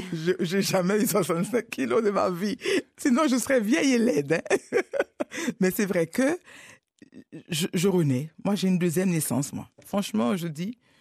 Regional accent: Haiti; C'est une plante magnifique avec laquelle j'ai grandi en Haïti.

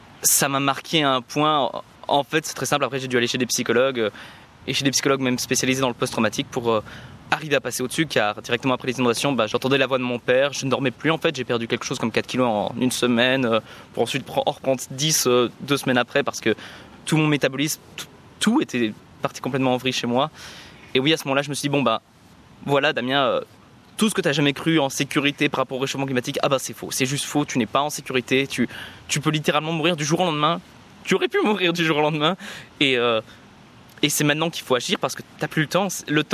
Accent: Chaudfontaine, Wallonia, Belgium; je viens de Chauxfontaine, c'est dans la périphérie de Liège. C'était un très beau quartier

